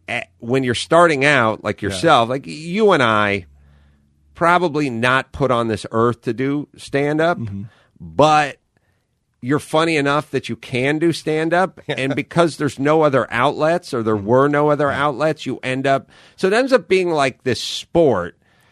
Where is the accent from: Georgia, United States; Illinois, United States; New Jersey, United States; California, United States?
California, United States; North Hollywood; Anyway, I grew up on Houston. My family's house is on Houston Street in North Hollywood.